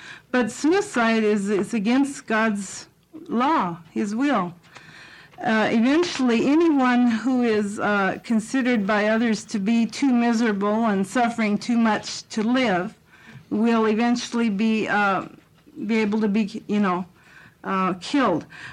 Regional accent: Salem, Oregon, United States; from Salem, Oregon.

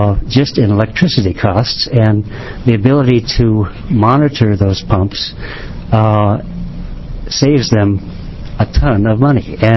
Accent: Portland, Oregon, United States; I'm from Portland, Oregon.

